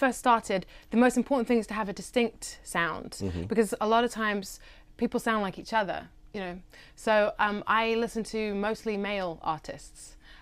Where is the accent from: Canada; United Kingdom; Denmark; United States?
United Kingdom; London; I'm from London. My parents come from New Zealand. They immigrated to London